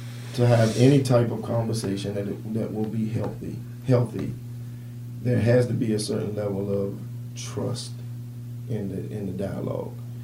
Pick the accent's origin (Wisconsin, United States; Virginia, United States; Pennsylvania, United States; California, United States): Virginia, United States; Richmond; I grew up here in Richmond. So when people say that Richmond is the capital of the Confederacy, it's just Richmond to me.